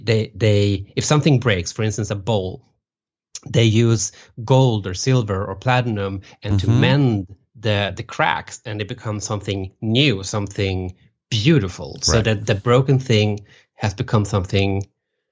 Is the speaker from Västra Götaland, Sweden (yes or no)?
yes; Västra Götaland, Sweden; English is a second language; I'm from the West Coast, close to Gothenburg.